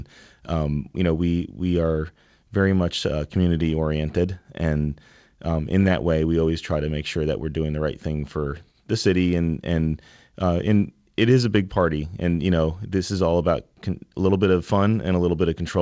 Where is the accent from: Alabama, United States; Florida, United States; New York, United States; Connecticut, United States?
Connecticut, United States; New Haven; We grew up on Ellsworth Avenue in New Haven. We were born and bred and stayed here